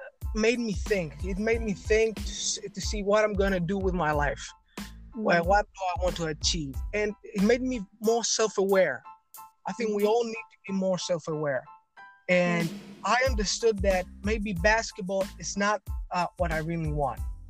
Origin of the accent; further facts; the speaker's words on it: Greece; I'm from Greece. I'm almost 20 years old.